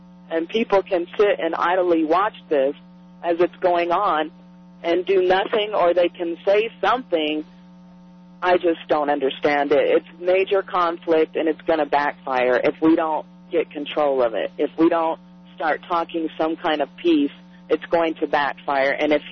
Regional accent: Joplin, Missouri, United States; also born or lived in Chicago; I'm originally from Joplin, Missouri.

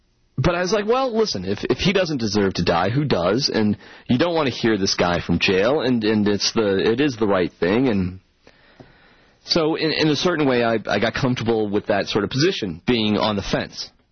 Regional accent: Massachusetts, United States; I grew up in Massachusetts, and it's just I've just heard my whole life.

